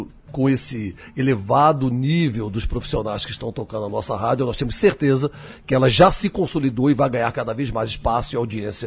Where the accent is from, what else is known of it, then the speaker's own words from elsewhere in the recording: Brasília, Federal District, Brazil; eu fui criado em Brasília, eu era criança, eu tinha 5, 6 anos de idade